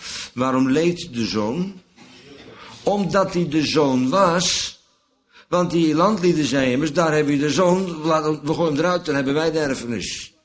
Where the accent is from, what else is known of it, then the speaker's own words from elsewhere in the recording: Bodegraven, South Holland, Netherlands; Maar ja, ik kwam uit Bodegraven, dus dat kan kloppen.